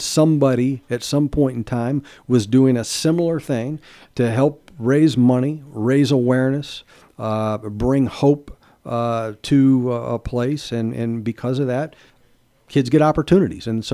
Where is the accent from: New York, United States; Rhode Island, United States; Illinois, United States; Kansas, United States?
Kansas, United States; Wichita; born there; You know, my parents are from Kansas. I was born in Wichita.